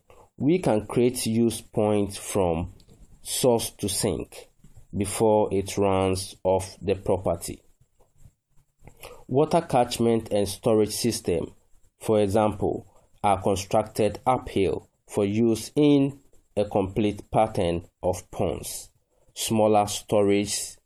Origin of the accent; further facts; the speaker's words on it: Ghana; from Ghana and a founder of Call to Nature Permaculture.